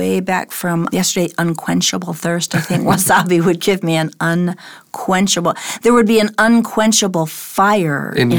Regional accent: Illinois, United States; That's where I grew up. And in fact, October, I went to my home state of Illinois

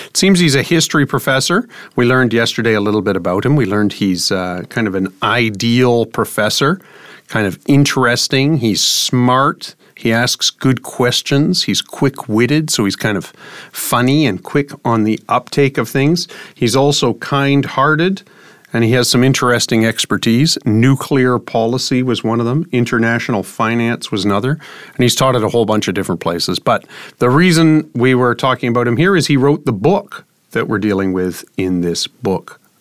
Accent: Canada; I'm a Canadian, so I have no idea.

